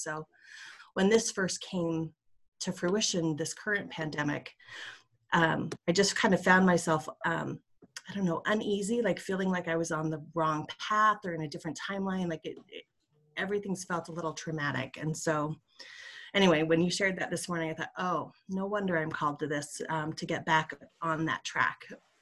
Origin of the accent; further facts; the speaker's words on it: Salt Lake City, Utah, United States; I'm from Salt Lake City, Utah.